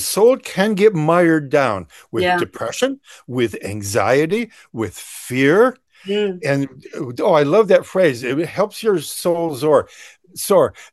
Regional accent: Detroit, Michigan, United States; I grew up in Detroit, in the middle of America, the birth of Motown, the birth of … rhythm and blues.

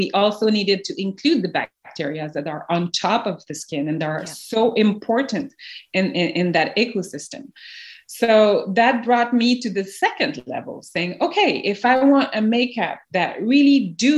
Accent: Montreal, Quebec, Canada; But I grew up in Montreal in Canada, so I'm also multicultural.

